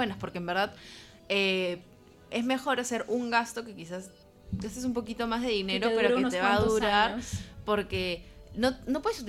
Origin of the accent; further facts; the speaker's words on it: Lima, Peru; now in Linz, Austria; yo vengo de Lima. Lima es una ciudad con más de 10 millones de habitantes. Es una ciudad enorme y de Lima venir a una ciudad como Linz es un cambio en verdad bastante chocante.